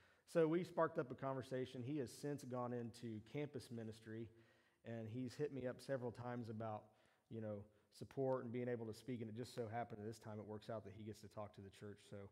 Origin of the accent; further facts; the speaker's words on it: Connersville, Indiana, United States; He's like, you know where Connersville, Indiana is? I said, yeah. Yeah, that's where I'm from, too.